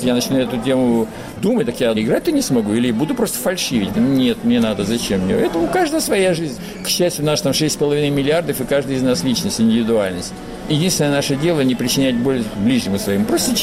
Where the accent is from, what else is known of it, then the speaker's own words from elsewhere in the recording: White Sea coast (Pomorye), Russia; Я вообще люблю воду, я же с Белого моря, понимаете? Я викинг, помор